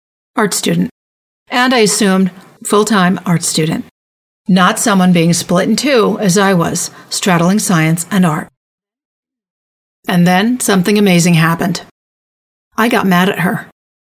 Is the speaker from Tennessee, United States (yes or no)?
no; New York, United States; after transferring down to Stony Brook in my home state of New York.